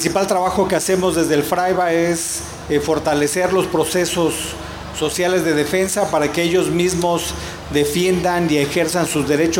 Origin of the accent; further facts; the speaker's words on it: San Cristóbal de las Casas, Chiapas, Mexico; yo vengo de Chiapas, de San Cristóbal de las Casas, Chiapas